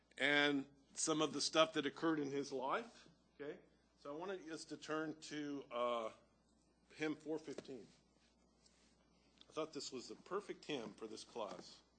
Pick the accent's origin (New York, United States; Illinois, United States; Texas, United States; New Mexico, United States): Texas, United States; I grew up in Texas. They had the bus ministry, Sermon in Shoes.